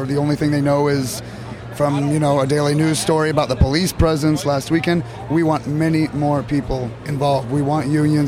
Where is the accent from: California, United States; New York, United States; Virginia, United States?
California, United States; San Francisco; San Francisco.